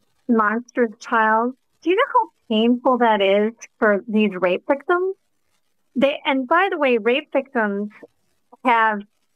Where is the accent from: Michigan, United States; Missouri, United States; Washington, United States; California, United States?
Michigan, United States; I'm from Michigan, where we had never had a rape exception in a single law